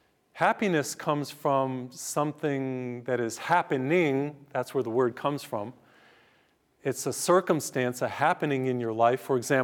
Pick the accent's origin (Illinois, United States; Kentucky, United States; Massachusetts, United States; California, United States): Massachusetts, United States; I came from Massachusetts and always heard about Alaska, but I've never been there.